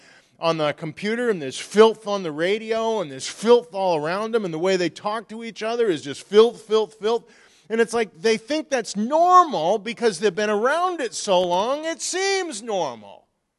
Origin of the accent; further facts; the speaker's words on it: Maine, United States; When I was growing up in Maine, there was a lot of the environmental regulations we have today you didn't have back then.